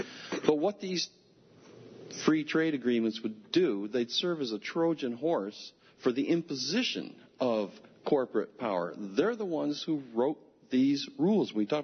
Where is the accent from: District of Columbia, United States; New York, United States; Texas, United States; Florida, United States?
New York, United States; Danby; I'm from Danby.